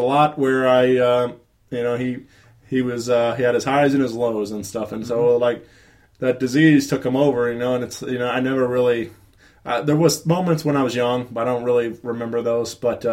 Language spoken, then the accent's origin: English; Wentzville, Missouri, United States; yeah, I mentioned a lot that I'm from Wentzville.